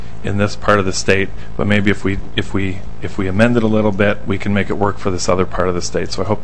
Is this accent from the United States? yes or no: yes; Illinois, United States; I grew up in the Chicago metropolitan area in a very small suburb of 30,000. Now I live in a town of 500.